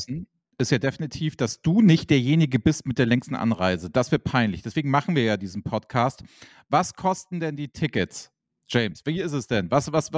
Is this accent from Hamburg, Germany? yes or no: yes; Hamburg, Germany; ich als Hamburger fahr da raus